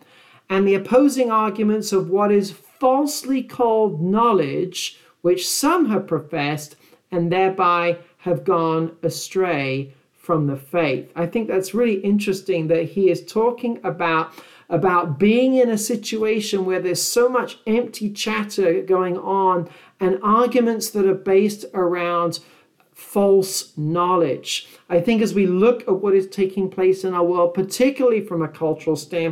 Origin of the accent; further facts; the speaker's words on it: United Kingdom; Of course, I am British.